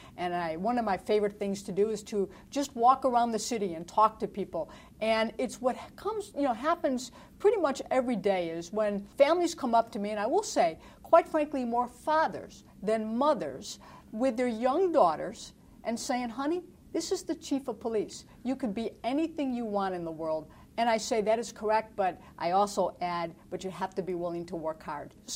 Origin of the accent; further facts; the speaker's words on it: Cleveland, Ohio, United States; I grew up in Cleveland, Ohio, and I would see the commercials for the San Diego Zoo while I was, quite frankly, freezing back in Cleveland in the wintertime.